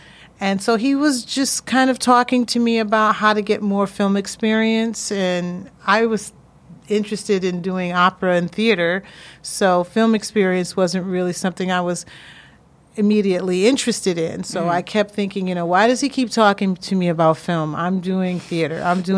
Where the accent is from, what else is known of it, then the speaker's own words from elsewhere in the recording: Springfield, Massachusetts, United States; I went back to my hometown, Springfield, Mass., and I did an internship at Stage West.